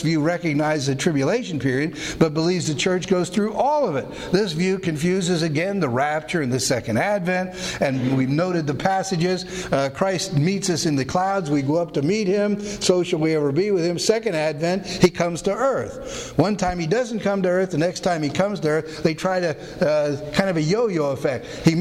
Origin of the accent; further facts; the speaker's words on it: Pennsylvania, United States; now in Vancouver; Like I am from Pennsylvania. You know, that's where I hail from long ago. But this morning I'm from my house. I'm from Vancouver.